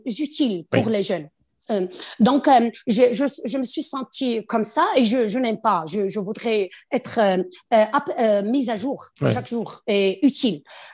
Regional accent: Morocco; Moi, je suis originaire du Maroc, c'est de l'Afrique

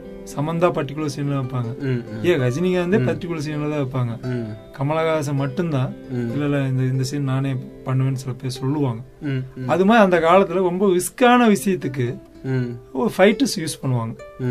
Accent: Mullupadi, Tamil Nadu, India; now in Chennai, India; நான் வந்து கிணத்துக்குழு பக்கத்தால் ஒரு முள்ளுப்பாடி கிராமத்தில் தான் வளர்ந்தேன். கிணத்துக்குழு தான் படித்ததெல்லாம். சென்னையில் போய் ஒரு 18-22 வருஷம் ஆச்சு சார்.

